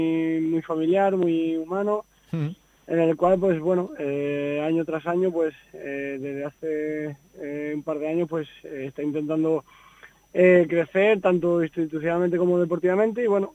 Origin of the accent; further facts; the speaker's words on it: Castilla-La Mancha, Spain; veo que el fútbol castellano manchego pues va creciendo y la verdad que como un manchego más